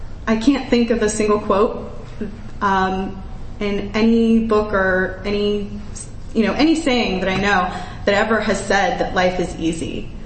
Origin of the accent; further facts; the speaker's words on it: Los Angeles, California, United States; now in Phoenix, United States; I'm from Los Angeles. Oh, hey. I'm in Phoenix.